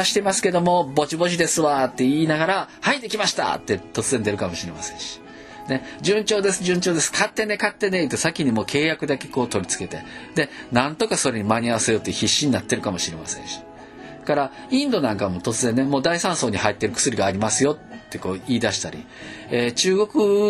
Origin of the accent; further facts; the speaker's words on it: Shiga, Japan; 僕はあの滋賀県生まれの滋賀県育ちです。